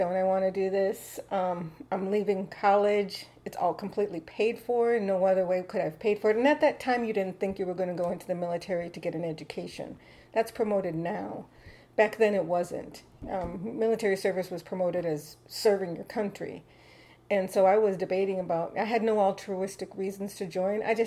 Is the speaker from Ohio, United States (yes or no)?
no; Waukesha, Wisconsin, United States; born there; I was born in Waukesha, Wisconsin, on February 14th, 1962.